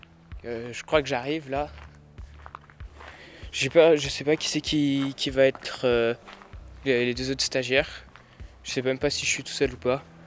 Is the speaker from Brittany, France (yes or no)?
no; Vercheny, Auvergne-Rhône-Alpes, France; je viens de Vercheny et j'ai 14 ans.